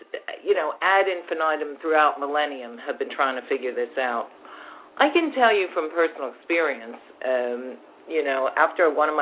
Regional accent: United States; moved away as an adult; now in London, United Kingdom; I'm American, as you can hear by my voice. I moved over to the UK in 1985. And I made London my home.

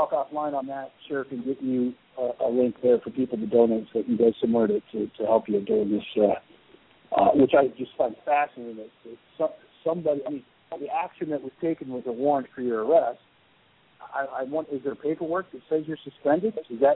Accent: Carlisle, Iowa, United States; I grew up just south of Des Moines in a little town called Carlisle, Iowa.

